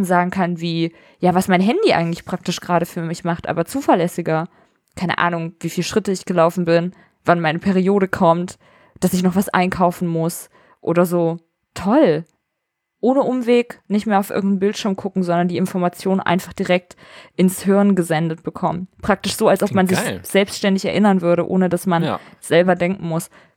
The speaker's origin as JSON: {"language": "German", "town": "Vellmar", "region": "Hesse", "country": "Germany", "said": "in Vellmar stattgefunden hat, wo ich herkomme, aus der Nähe von Kassel."}